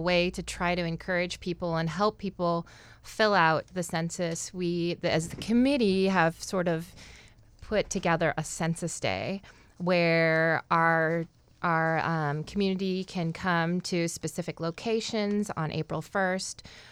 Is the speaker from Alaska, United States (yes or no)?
yes; Kake, Alaska, United States; for example, I'm originally from Cake.